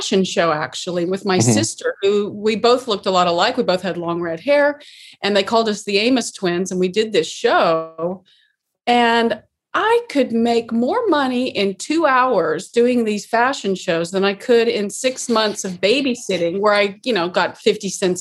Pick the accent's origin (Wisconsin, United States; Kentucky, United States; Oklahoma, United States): Oklahoma, United States; Oklahoma City; You know, we grew up in Oklahoma City, but we had a farm about an hour and a half south of Oklahoma City in the Arbuckle Mountains.